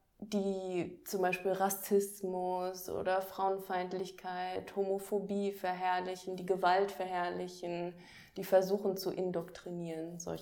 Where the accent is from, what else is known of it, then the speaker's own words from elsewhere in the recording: Dortmund, North Rhine-Westphalia, Germany; Ich komme ja aus Dortmund eigentlich